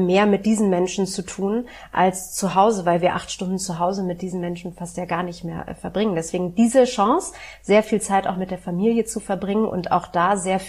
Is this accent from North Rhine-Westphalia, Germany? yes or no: no; Berlin, Germany; Ich bin in West-Berlin groß geworden